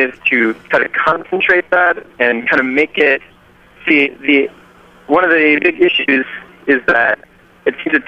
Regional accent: Washington, District of Columbia, United States; Hi there. … I'm from Washington, D.C.

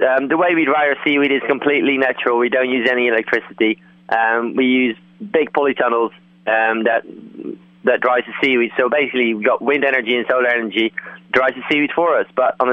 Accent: Netherlands; English is a second language; moved away as an adult; now in United Kingdom; I'm originally from Holland and moved to the UK 6 years ago to study.

